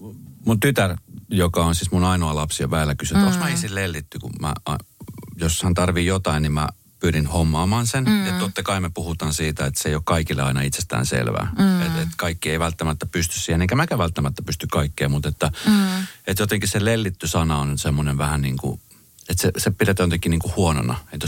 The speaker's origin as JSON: {"language": "Finnish", "country": "Colombia", "said": "Ja sitten jotenkin siitä sanotaan, että kun sä oot Kolumbiasta, että sulla on semmoinen tietty perhekeskeisyys ja lattari"}